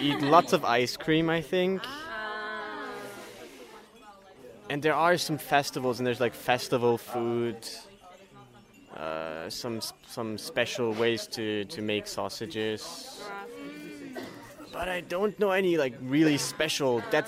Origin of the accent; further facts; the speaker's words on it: Germany; English is a second language; From Germany.